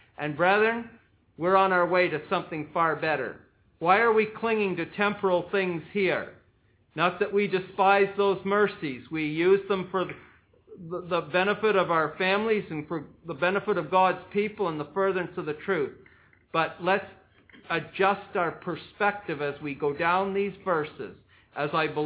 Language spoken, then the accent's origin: English; Canada; And I tell them I'm a Canadian.